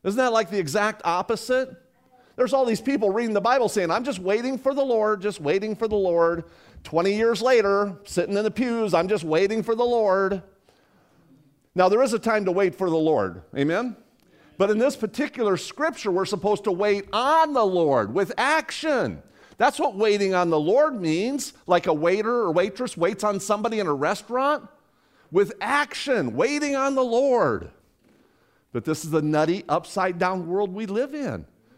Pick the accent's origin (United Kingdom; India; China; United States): United States; Las Vegas, Nevada; I mean, I'm from Vegas, but I don't want to roll the dice on the meal or anything.